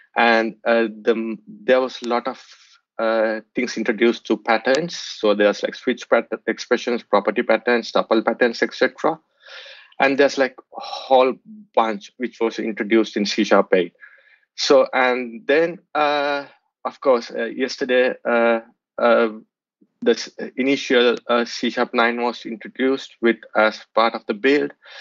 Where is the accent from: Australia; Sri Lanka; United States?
Sri Lanka; now in Auckland, New Zealand; I'm coming in from Auckland, New Zealand. So I'm originally from Sri Lanka